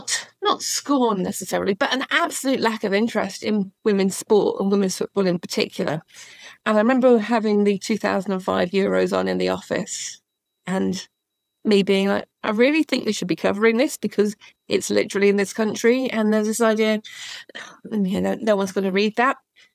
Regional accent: East of England, United Kingdom; I grew up watching Luton and St Albans and, you know, I grew up in Bedfordshire, Hertfordshire area.

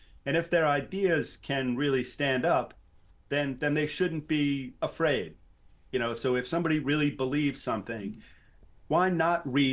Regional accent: New York City, New York, United States; I mean, I grew up in New York City.

